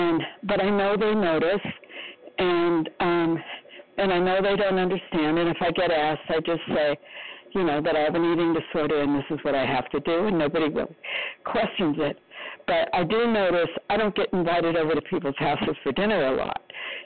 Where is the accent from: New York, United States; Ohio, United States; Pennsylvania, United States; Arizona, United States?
Arizona, United States; I am from Arizona.